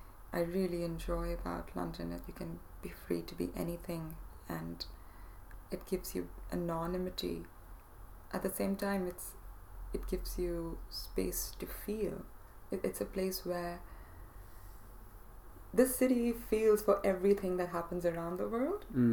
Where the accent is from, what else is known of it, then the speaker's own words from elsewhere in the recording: India; also born or lived in Kerala / Delhi; I actually grew up across India. I was born in the south, in Kerala, and over the years we made our way to Delhi. So I've lived in the south and the north